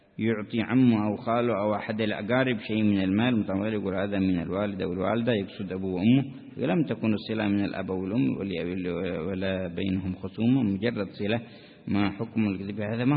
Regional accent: Yemen; في بعض المدن، عندنا في اليمن

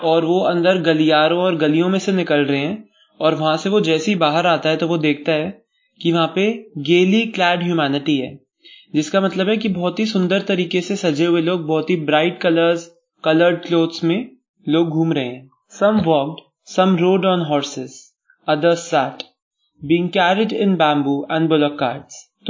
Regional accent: Delhi, India; और मैं दिल्ली का रहने वाला हूँ। एट प्रेजेंट मैं BPIT कॉलेज से BTech इन कंप्यूटर साइंस पढ़ रहा हूँ।

